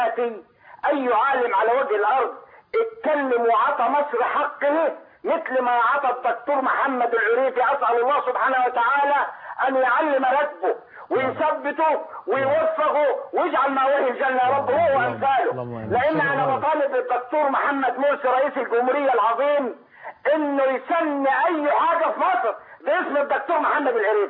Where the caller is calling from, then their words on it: Jordan; انا من الاردن بحكي. يعني بقالي في الاردن 33 سنه